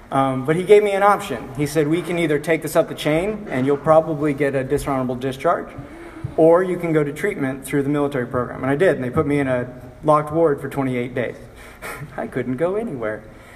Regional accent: Kansas, United States; drive to Missouri because their liquor stores were open later because I grew up in Kansas

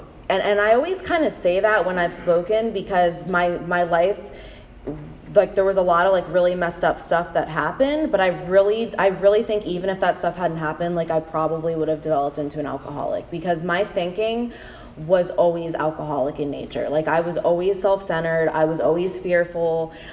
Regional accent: Florida, United States; also born or lived in North Carolina / Los Angeles / Nashville / Syracuse; So I was born in 1989. I'm from Florida originally. I've lived in a lot of different states.

